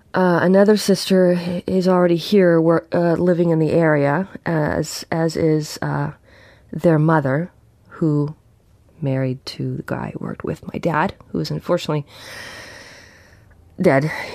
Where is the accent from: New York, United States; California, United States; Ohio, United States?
Ohio, United States; Kingsville; I am on my bed in my room in the house where I grew up in Kingsville, Ohio.